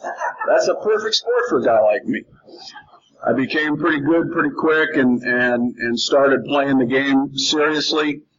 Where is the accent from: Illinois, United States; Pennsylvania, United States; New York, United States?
Illinois, United States; Chicago; I grew up in Chicago.